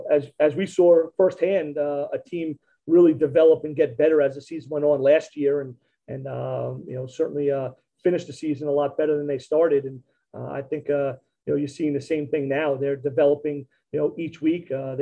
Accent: New York, United States; if I had to be honest, growing up on Long Island, probably more of a … guy than.

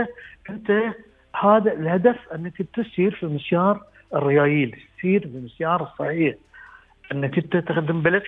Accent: United Arab Emirates; يعني وين بتروح؟ بتقول أنا من الإمارات.

